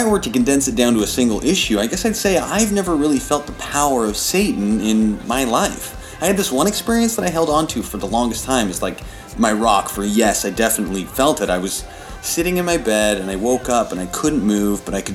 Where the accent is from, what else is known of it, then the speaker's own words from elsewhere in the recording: Des Moines, Iowa, United States; also born or lived in Charlotte; Well, I grew up in Des Moines, but I moved here from Charlotte.